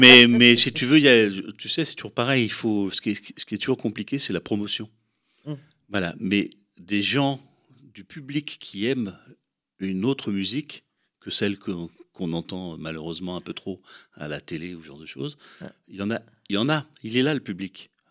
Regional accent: Paris, Île-de-France, France; Alors, je suis parisien, je suis né à Paris.

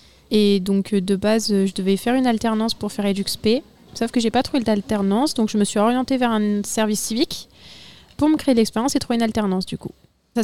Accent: Tain-l'Hermitage, Auvergne-Rhône-Alpes, France; Je viens de Tain-l'Hermitage. J'ai 18 ans

